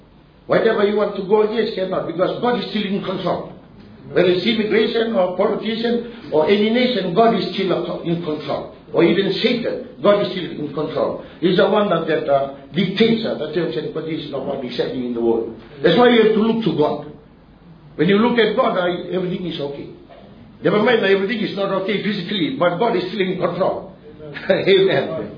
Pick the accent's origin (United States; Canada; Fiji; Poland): Fiji; Brother Gen, I'm from Fiji, I'm a believer.